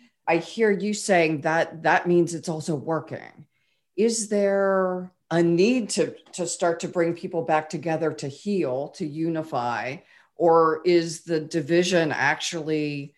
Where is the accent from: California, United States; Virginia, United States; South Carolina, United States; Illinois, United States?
Virginia, United States; I grew up in Virginia. It was a Commonwealth.